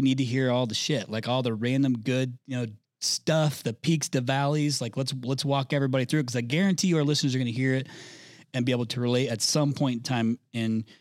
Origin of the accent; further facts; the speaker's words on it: Indiana, United States; it's so stupid because I'm from Indiana.